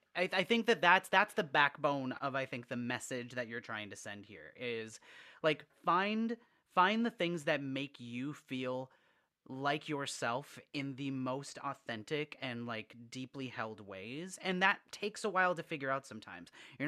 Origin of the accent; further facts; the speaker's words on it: Midwest, United States; That's how I know we're both from the Midwest.